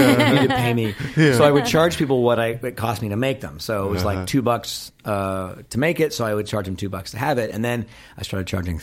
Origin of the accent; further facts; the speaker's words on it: Denver, Colorado, United States; also born or lived in Santa Monica / Los Angeles; No, I grew up on Butler Avenue in like West L.A., I think, until I was 4, and then I moved to Denver. Because that's what you did in the 70s. You moved to Denver.